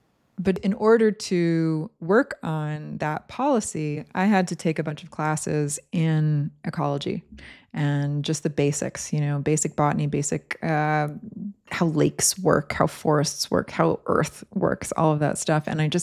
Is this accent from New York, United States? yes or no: no; Connecticut, United States; Growing up in Connecticut in the woods, it's a very different experience.